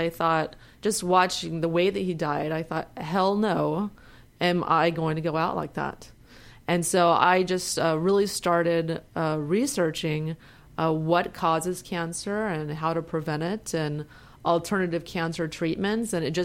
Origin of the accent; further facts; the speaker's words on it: Houston, Texas, United States; You know, it's great. The people are great. The people are so warm-hearted.